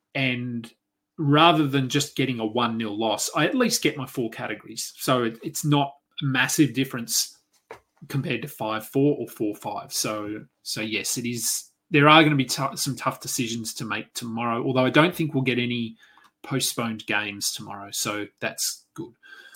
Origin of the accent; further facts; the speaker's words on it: Australia; As an Aussie, good to see him out there playing 16 minutes.